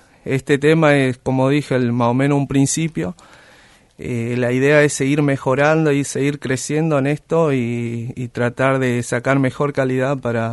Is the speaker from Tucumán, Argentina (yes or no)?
no; Misiones, Argentina; now in Río Grande, Argentina; porque soy de Misiones.